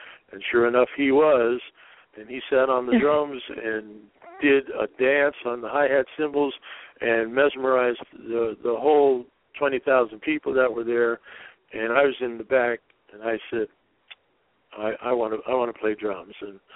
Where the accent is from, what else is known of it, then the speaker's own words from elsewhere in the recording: Pelham, New York, United States; And that vision came to me right in my hometown of Pelham, Mount Vernon